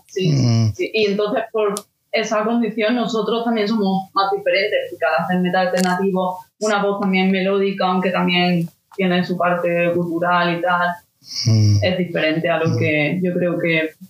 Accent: Cádiz, Andalusia, Spain; now in Mallorca, Spain; cuando vine aquí a Mallorca, que yo soy de Cádiz

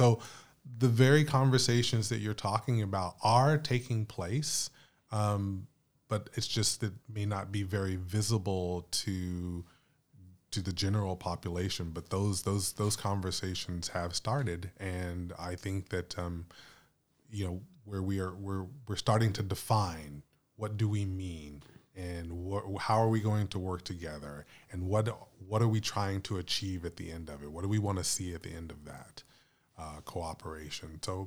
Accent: Texas, United States; we have one of our former YAC members is currently in my home state of Texas

